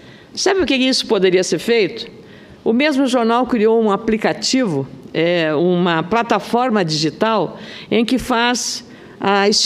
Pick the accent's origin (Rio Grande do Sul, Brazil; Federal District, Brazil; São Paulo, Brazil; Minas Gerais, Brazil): Rio Grande do Sul, Brazil; que é lá da minha terra, do Rio Grande do Sul, lá de São Marcos.